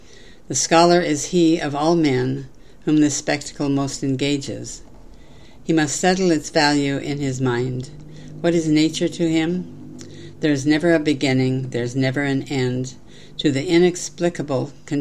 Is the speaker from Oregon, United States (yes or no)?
yes; Oregon, United States; I grew up in Oregon, following my father around the forest.